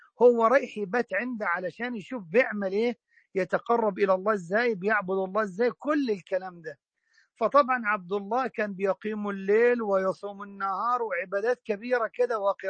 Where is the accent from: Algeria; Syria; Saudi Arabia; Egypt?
Egypt; طبعا الغيث عندنا في مصر الناس يربحوش غضبك علينا والكلام ده، المطر ده نعمة عظيمة عظيمة.